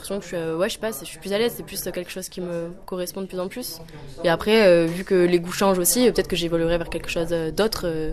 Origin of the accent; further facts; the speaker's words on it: Montpellier, Occitanie, France; parce que je viens de Montpellier